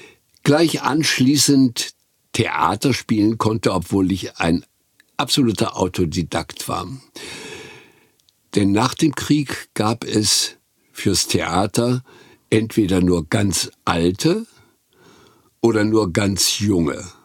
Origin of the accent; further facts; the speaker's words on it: Güstrow, Mecklenburg-Vorpommern, Germany; nach Güstrow in Mecklenburg, wo ich aufgewachsen bin, kam.